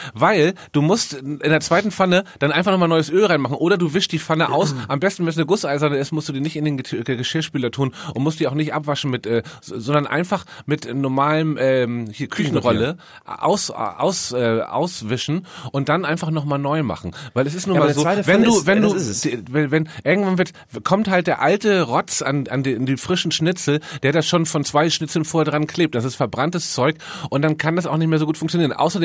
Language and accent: German; Northern Germany, Germany; Wir sind beide Norddeutsche. Wir sind mit Hausmannskost, glaube ich, noch aufgewachsen.